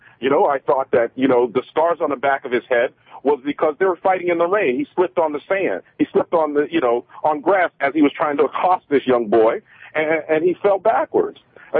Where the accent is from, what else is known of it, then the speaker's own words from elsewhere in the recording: United States; moved away as an adult; now in Canada; I'm an American expat, married to a Canadian here, and just moved recently within the last 2 weeks here to Canada.